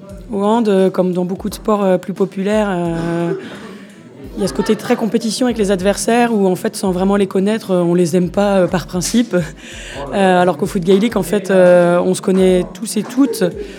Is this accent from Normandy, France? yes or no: no; Rennes, Brittany, France; born there; Et je suis une néo-finistérienne, parce qu'à la base, je suis née à Rennes